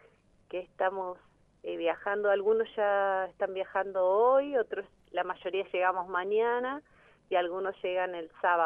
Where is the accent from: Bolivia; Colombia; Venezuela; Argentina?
Argentina; Patagonia; si bien la mayor cantidad somos de la Patagonia